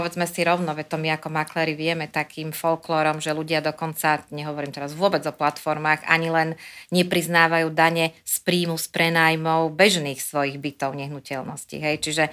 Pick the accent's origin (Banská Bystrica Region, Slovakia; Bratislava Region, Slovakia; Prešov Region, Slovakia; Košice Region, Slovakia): Bratislava Region, Slovakia; Bratislava; keďže som Bratislavčanka